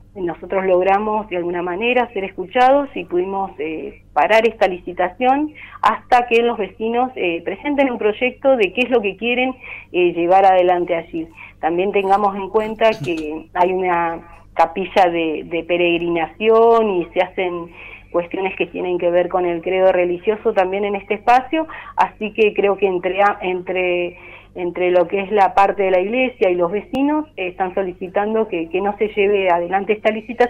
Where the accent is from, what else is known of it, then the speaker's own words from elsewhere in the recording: El Bolsón, Río Negro, Argentina; yo me crié acá en Bolsón y vi cómo se fue agrandando Bolsón